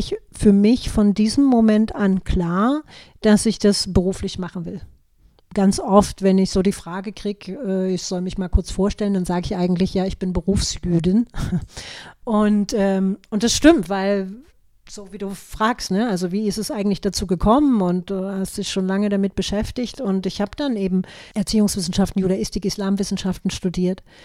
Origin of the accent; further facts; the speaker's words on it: Dresden, Saxony, Germany; Man muss ja vielleicht dazu sagen, dass ich aus der ehemaligen DDR komme. Ich wurde in Dresden geboren und meine Familie ist auch gemischt. Also der eine Teil ist jüdisch, der andere ist nicht jüdisch